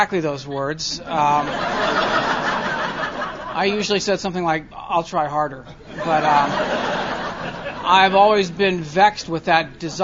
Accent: California, United States; But I grew up in Orange County, which is certainly a city best seen from a rearview mirror, as I heard someone say.

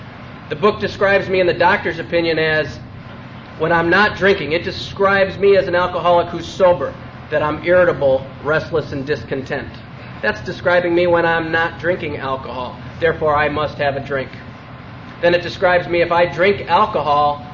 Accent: Chicago, Illinois, United States; I grew up in a family, I've got two older brothers. My father was, I grew up in Chicago.

